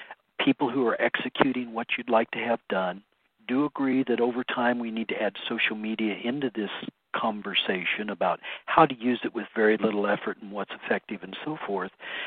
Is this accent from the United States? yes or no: yes; Hutchinson, Kansas, United States; The average temperature here in my hometown of Hutchinson has been 103 all days in the month of July.